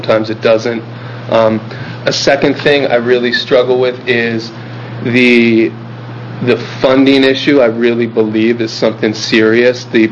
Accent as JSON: {"language": "English", "region": "East Coast", "country": "United States", "tie": "born or raised there", "said": "I grew up on the East Coast, and I think that plays somewhat of a part on my viewpoint and perspective on things."}